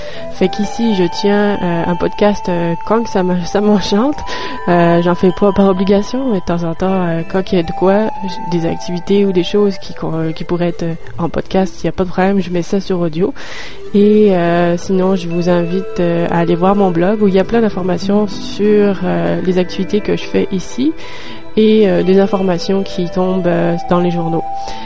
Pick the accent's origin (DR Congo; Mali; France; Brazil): France; Lyon, Auvergne-Rhône-Alpes; now in Canada; alors qui je suis ? Je suis une Lyonnaise immigrée dans la région d'Ottawa, ça fait 4 ans que je vis au pays